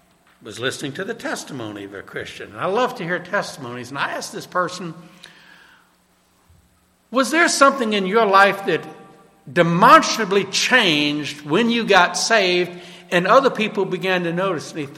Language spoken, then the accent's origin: English; New Orleans, Louisiana, United States; As you know, I grew up in New Orleans, went to the Mardi Gras